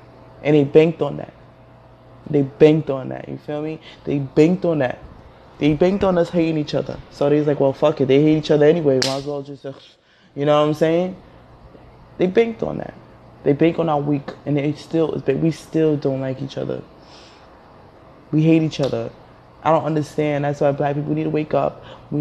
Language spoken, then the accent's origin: English; Nigeria; I used to hide that I was African. Now, I tell everybody that I'm Nigerian goddess.